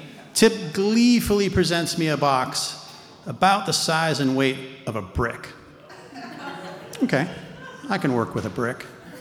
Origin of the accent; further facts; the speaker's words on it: Chicago, Illinois, United States; Now, I grew up in Chicago, and we hated guns.